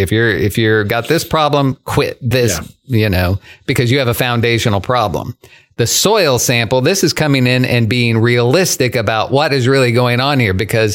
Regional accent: Illinois, United States; I'm from Illinois, so there are areas of mines. You have mine subsidence.

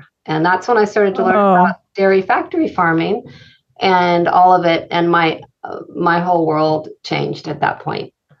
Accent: Pacific Palisades, California, United States; I grew up in Pacific Palisades, went to the market, and everything was wrapped in plastic, right?

